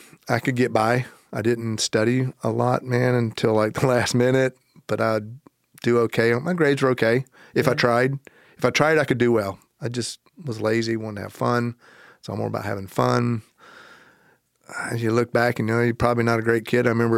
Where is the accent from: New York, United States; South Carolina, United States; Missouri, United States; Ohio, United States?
South Carolina, United States; Myrtle Beach; Here's the crazy thing about life and growing up in Myrtle Beach at that time.